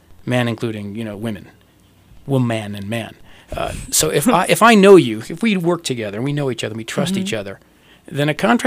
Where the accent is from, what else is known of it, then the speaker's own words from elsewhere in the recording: New York, United States; And Canadians, you know, they speak English, and I'm from New York, and I meet someone from Toronto